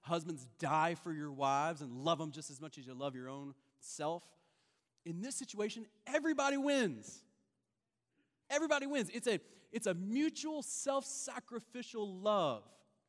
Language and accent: English; Kentucky, United States; No, I'm from Kentucky, but don't be playing them jokes on me.